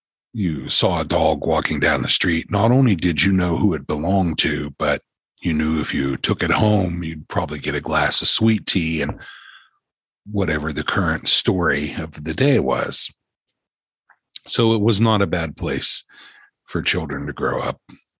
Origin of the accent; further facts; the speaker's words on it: Ohio Valley, United States; also born or lived in West Virginia; I grew up in the Ohio Valley. I was born in West Virginia, but haunted Ohio was all around us.